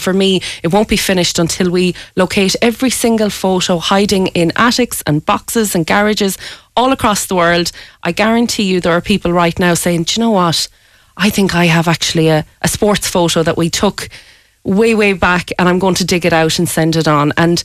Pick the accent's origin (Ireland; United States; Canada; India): Ireland; I think when it comes to being Irish as well, it's very important for us to connect, and we just want to reconnect with those people.